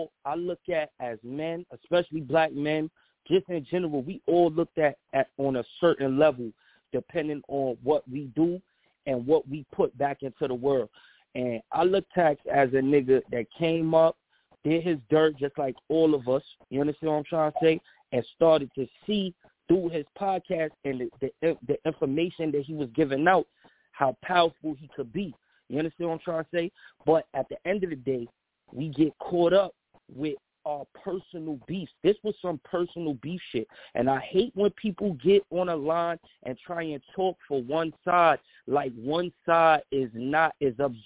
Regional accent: New York City, New York, United States; For me, I'm from the Bronx.

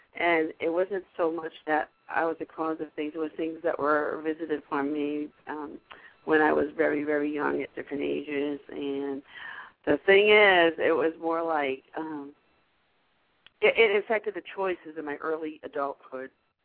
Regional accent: New England, United States; we're from the New England area.

